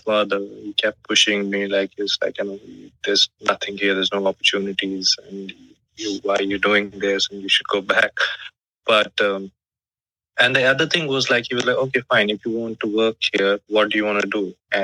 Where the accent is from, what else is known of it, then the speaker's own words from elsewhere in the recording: Jammu and Kashmir, India; I came from Kashmir and it was totally different for me.